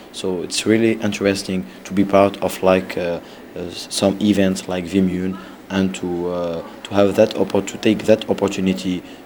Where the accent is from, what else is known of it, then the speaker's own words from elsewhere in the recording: Tunisia; English is a second language; I'm from Tunisia.